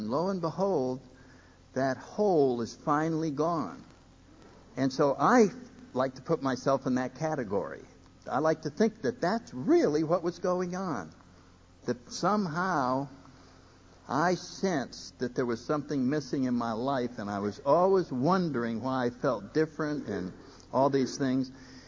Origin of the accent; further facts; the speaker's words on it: New Haven, Connecticut, United States; I grew up in New Haven, Connecticut. I was born up there in 1931.